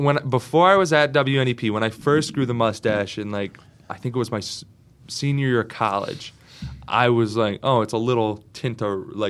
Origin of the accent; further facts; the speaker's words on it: Pennsylvania, United States; But, you know, I grew up in Lackawanna County. It's just, it's my home base in a way.